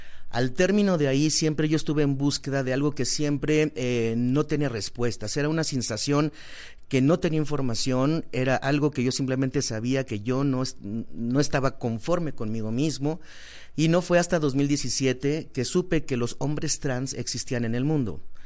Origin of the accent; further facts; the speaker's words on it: Aguascalientes, Mexico; Yo soy originario de Aguascalientes.